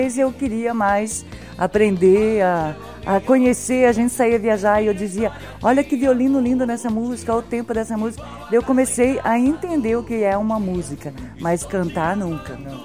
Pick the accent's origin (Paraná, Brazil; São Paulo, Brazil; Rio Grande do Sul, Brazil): Paraná, Brazil; Santo Antônio do Sudoeste; Eu também nasci em Santo Antônio do Sudoeste, aqui no Paraná. Vivi minha infância toda aqui, a minha juventude. E o nome da minha mãe é